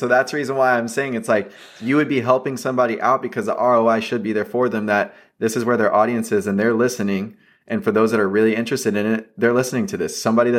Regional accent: Atlanta, Georgia, United States; I guess I'll pick the Atlanta Hawks just because I'm from Atlanta.

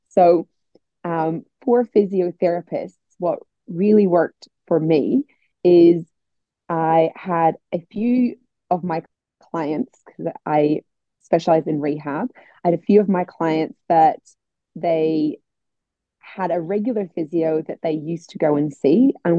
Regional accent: Northern Ireland, United Kingdom; But I'm from Northern Ireland. We say but for even things that don't make say sense to say but to.

